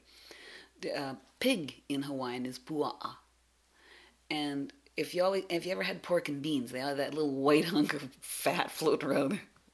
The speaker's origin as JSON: {"language": "English", "town": "Salt Spring Island", "region": "British Columbia", "country": "Canada", "tie": "born or raised there", "said": "And all her children were born and raised on Salt Spring. We were all born and raised on Salt Spring. Being part Indian, we were not raised on reserve at all. We were raised just in the regular community, attended the local schools."}